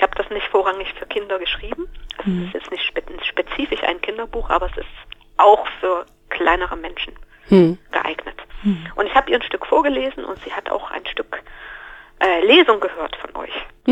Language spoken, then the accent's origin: German; Saxony, Germany; also born or lived in Colombia; Oder ich wäre auch nicht in meine Heimat zurückgekommen, hier in die Leipziger Gegend, nach 12 Jahren.